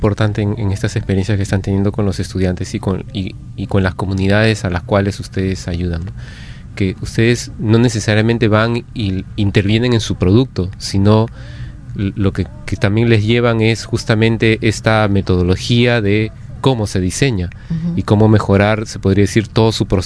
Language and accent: Spanish; Peru; en la artesanía ya uno lo tiene como peruano totalmente saturado